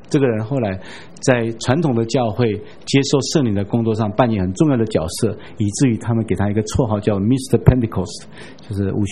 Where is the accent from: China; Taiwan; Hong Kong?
Taiwan; 我们台湾人很糟糕，在台语里面称老人叫老灰啊